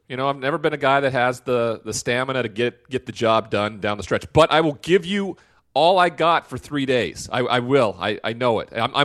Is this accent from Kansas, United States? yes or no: no; Montana, United States; but growing up in Montana, you're 6'6", point guard, it's a weird dynamic.